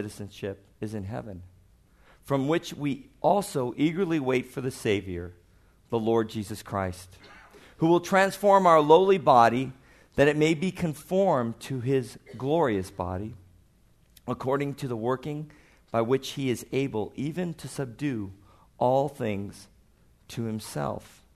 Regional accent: Chicago, Illinois, United States; accent: Chicago; My wife loves to tease me about my Chicago accent, which I've worked very hard to get rid of, but not completely.

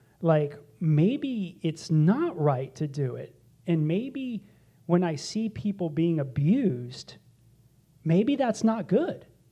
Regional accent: California, United States; And I was raised in this culture, and you were too. We're from Southern California.

